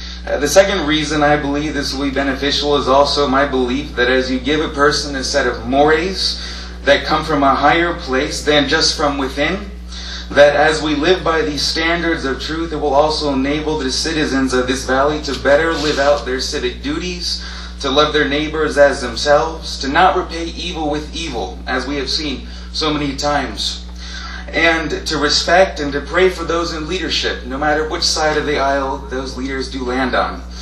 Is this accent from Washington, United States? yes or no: no; Easton, Pennsylvania, United States; I'm a minister from the Rock Church of Easton in downtown Easton. I'm also a resident of Easton, Pennsylvania. I've been here my entire life.